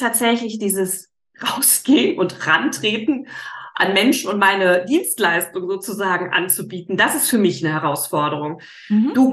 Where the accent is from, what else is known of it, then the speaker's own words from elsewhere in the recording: Siegburg, North Rhine-Westphalia, Germany; Also ich komme aus Siegburg, das ist zwischen Bonn und Köln.